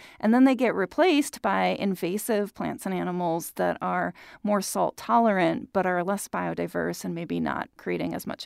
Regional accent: Minnesota, United States; Where I grew up in Minnesota, we applied sand in the winter

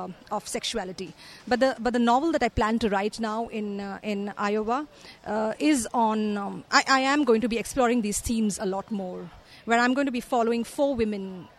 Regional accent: India; and I come from India.

